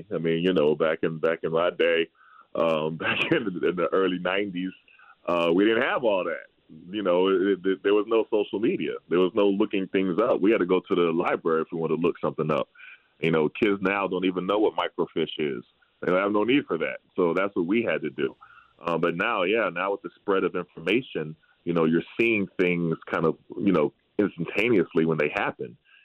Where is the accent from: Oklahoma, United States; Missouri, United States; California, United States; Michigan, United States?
Oklahoma, United States; Tulsa; also born or lived in Harlem, United States; because I was born in Harlem, but then I moved to Tulsa, Oklahoma.